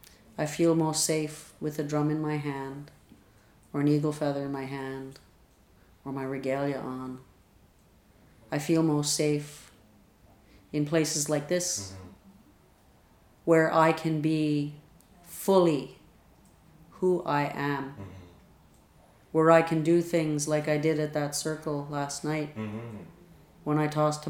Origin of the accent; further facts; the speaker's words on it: Newfoundland and Labrador, Canada; I grew up in Newfoundland, and my last name's a weird last name, and everybody knew my dad was an Indian